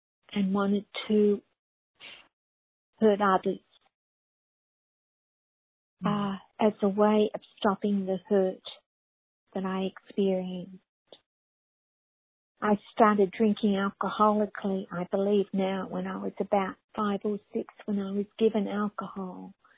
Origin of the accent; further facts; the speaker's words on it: Australia; I was raised in Australia with addicts, alcoholics as parents and family.